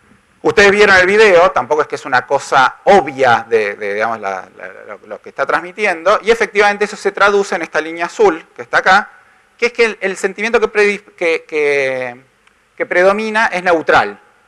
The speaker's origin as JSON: {"language": "Spanish", "country": "Argentina", "said": "yo soy yo argentino, completamente neutral"}